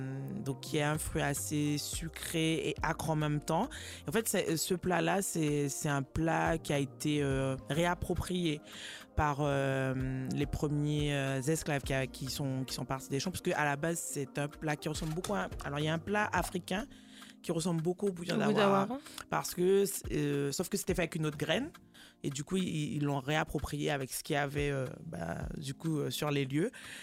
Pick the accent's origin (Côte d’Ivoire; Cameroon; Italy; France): France; French Guiana; nous, en tant que bon Guyanais, on a grandi avec